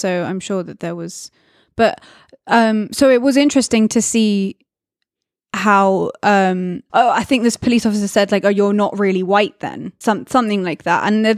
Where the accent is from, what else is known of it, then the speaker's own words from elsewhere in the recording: United Kingdom; as a British person